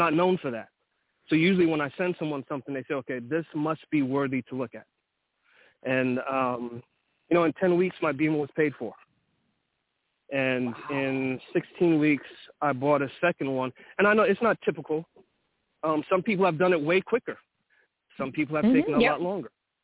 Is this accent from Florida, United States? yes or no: no; Queens, New York, United States; I'm from New York. My family's Jamaican. I was born and bred in Queens, New York.